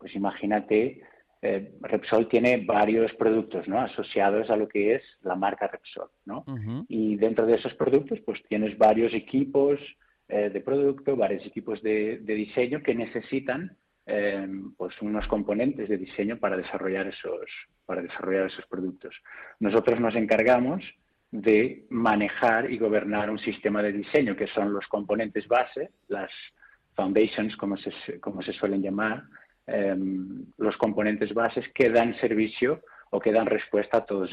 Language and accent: Spanish; Portugal; Spanish is a second language; moved away as an adult; now in Spain; Yo soy portugués, portugués. Llevo muchos años ya en España, cerca de 10 años ya. Así que casi me considero un poco español, sí.